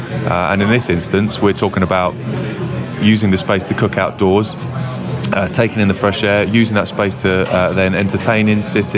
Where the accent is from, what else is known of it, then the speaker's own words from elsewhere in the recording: London, United Kingdom; I'm born and bred in London, but I'm of Welsh descent, should we say.